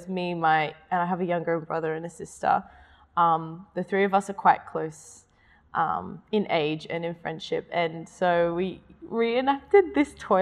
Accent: Sydney, New South Wales, Australia; So I was born in Sydney, Australia. My mum is Australian, my dad's originally from Tonga. I grew up out west in Busby, in Liverpool.

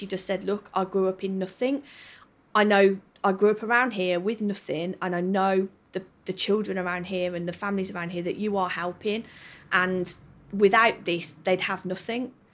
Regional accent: Birmingham, West Midlands, United Kingdom; But honestly, I'm so proud of being a Brummie, because community here is so important to a lot of people

